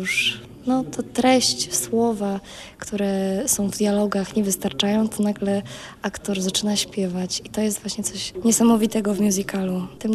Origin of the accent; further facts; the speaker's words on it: Stanowice, Lower Silesian Voivodeship, Poland; Pochodzę z okolic Wrocławia, 20 km od Wrocławia, z takiej malutkiej wsi, Stanowice.